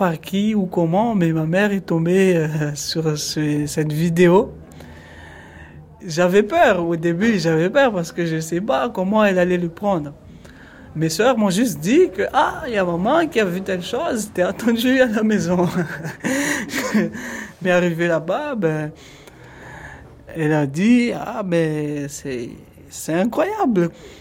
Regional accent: Chiconi, Mayotte, France; Je suis originaire de Chikoni. J'ai 27 ans.

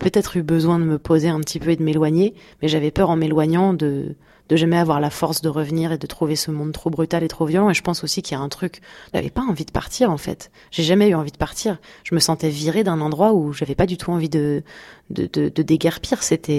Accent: Paris, Île-de-France, France; born there; moi je suis née à Paris

